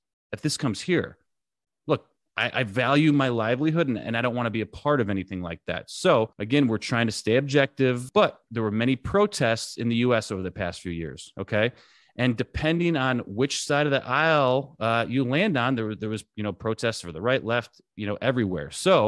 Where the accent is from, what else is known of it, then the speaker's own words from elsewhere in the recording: New York, United States; Look, I grew up in New York. We would go to Canada, you know, we called it.